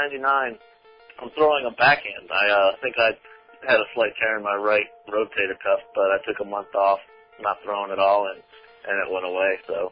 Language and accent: English; Tarboro, North Carolina, United States; I'm from Tarboro, North Carolina, which is a small town about an hour east of Raleigh, North Carolina.